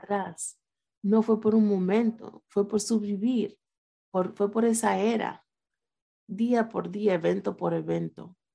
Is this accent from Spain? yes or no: no; China; Spanish is a second language; Y yo vengo de la China, de un gobierno que indoctrinaba con propaganda y con ideas falsas.